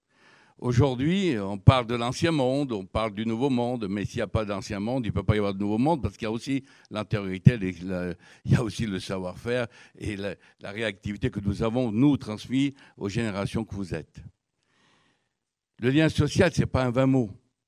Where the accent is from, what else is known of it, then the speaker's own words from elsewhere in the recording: Firminy, Auvergne-Rhône-Alpes, France; moi je viens d'un quartier populaire, je viens de La Romière, je viens de Firminivert, fils d'ouvrier, fils d'émigrés.